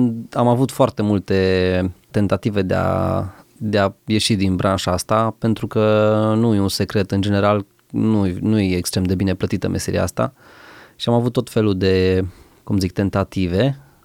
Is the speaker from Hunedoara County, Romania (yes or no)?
yes; Deva, Hunedoara County, Romania; Eu sunt originar din Deva și asta se întâmpla în Deva.